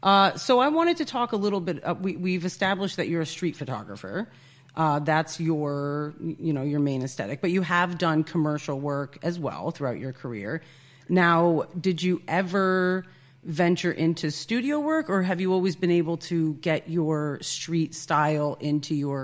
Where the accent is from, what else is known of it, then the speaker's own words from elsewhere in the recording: Germantown, United States; I grew up in Germantown, and my family was hunters.